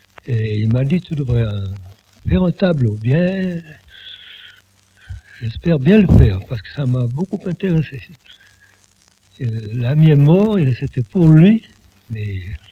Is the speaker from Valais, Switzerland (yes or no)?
no; Aigle, Vaud, Switzerland; Je suis rentré chez moi à Aigle.